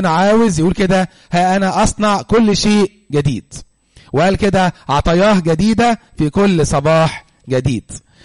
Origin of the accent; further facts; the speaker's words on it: Egypt; احنا كمصريين